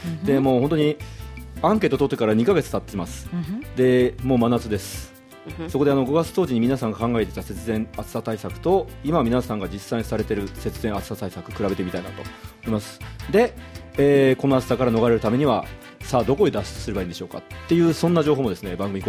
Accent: Kanto, Japan; どっちかというとね、私はバリバリ日本ですね。関東地方みたいな。

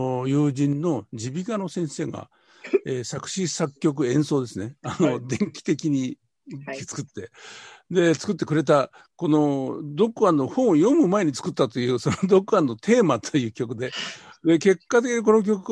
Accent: Yamanashi, Japan; 実は僕山梨の出身なんですけど

